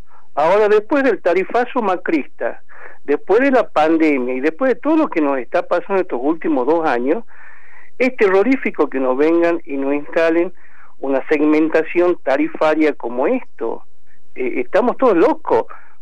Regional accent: Argentina; cuando el dueño de todo eso, que somos los argentinos

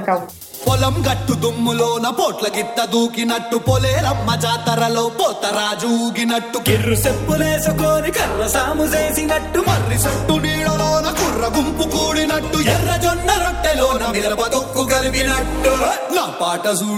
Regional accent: Argentina; Así que te lo firmo, que soy de acá de Argentina, que eso sucede.

